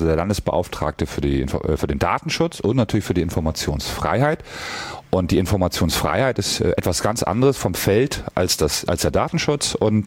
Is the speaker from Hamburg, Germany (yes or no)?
no; Mecklenburg-Vorpommern, Germany